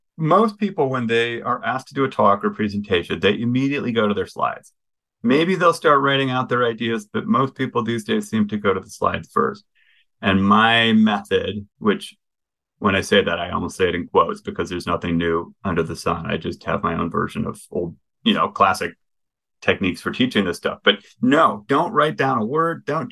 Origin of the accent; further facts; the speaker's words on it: Midwest, United States; I'm pretty thoughtful. I'm from the Midwest. We don't do rah-rah.